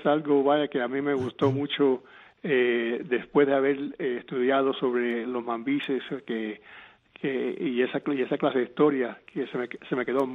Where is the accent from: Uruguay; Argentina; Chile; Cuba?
Cuba; mi niñez en Cuba